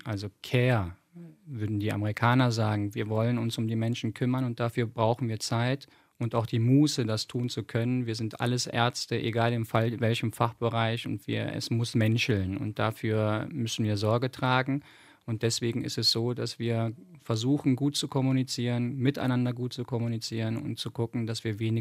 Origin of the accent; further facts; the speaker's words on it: Cologne, North Rhine-Westphalia, Germany; Ich bin ja in Köln geboren, das bleibt da nicht aus, bin damit groß geworden